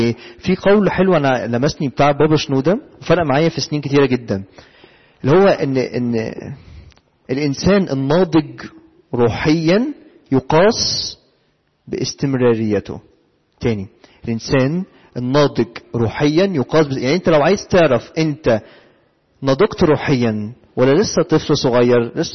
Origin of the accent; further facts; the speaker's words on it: Egypt; واحنا كشعب مصري يعني الالتزام ده اخر حاجة في حياتنا